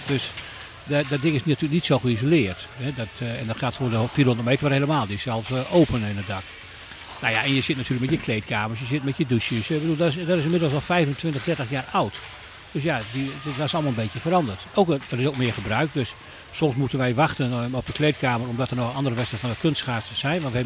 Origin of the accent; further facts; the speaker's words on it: Netherlands; En we willen soms als Nederlanders, harde werkers, willen altijd heel hard werk, maar je moet die puck het werk laten doen.